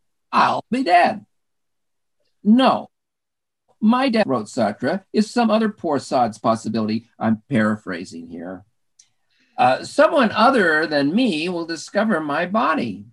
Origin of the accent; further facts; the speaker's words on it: Cheyenne, Wyoming, United States; my disappointment about growing up in Cheyenne, Wyoming, a dusty, backward, one-horse town that might as well have been in the deep south